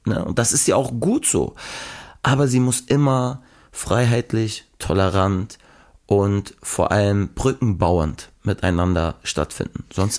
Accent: Germany; also als Deutscher oder weiße Person, sag ich mal, auf andere Religionen und so zu zeigen, ja, ist immer heikel

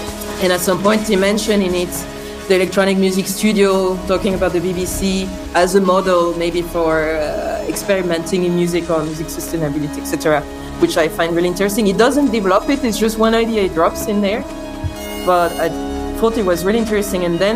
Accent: France; first language French; English is a second language; I come from France originally, but we're doing this interview in English now. But I'm a French native speaker.

